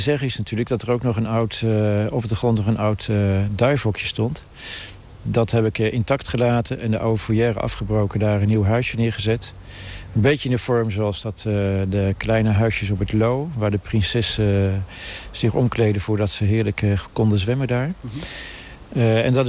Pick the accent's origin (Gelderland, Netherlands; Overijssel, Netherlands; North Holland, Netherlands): Gelderland, Netherlands; Apeldoorn; now in Voorst, Netherlands; Nee, oorspronkelijk kom ik uit Apeldoorn, midden uit de stad. En sinds 1967 woon ik in Voorst.